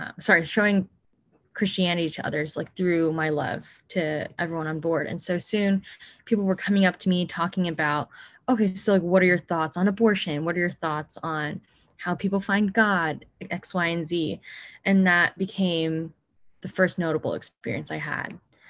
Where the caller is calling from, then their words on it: San Diego, California, United States; I was saying, hi, I'm coming from San Diego.